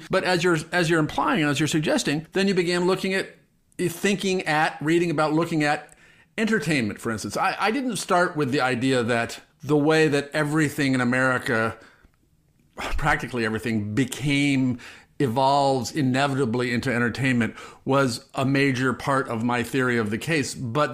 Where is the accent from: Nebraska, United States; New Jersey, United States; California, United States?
Nebraska, United States; Omaha; You know, I grew up in Nebraska, right? So it wasn't like I was some liberal coastal bubble living libtard.